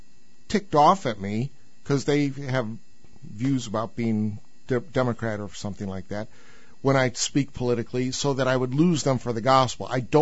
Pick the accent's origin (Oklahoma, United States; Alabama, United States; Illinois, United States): Illinois, United States; Chicago; I grew up in Chicago where politics is a religion, you know, and I was an actual registered Republican in the city of Chicago.